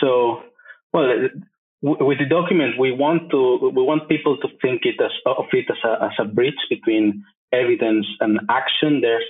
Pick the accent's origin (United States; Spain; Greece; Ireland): Spain; also born or lived in England; now in Aberdeen, United Kingdom; I'm originally from Spain